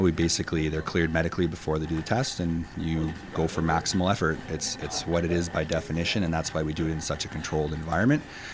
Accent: Prince George, British Columbia, Canada; now in Victoria, Canada; I work at the Pacific Institute of Sport Excellence, but I'm from Prince George

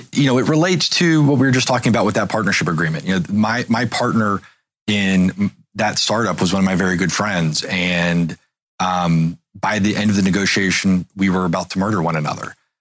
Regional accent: Memphis, Tennessee, United States; born or raised there

